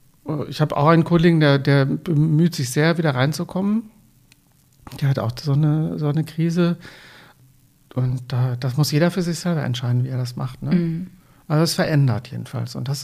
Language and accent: German; North Rhine-Westphalia, Germany; Ich komme aus dem friedlichen, katholischen Münsterland. Da ist man viel netter zu sich, ne?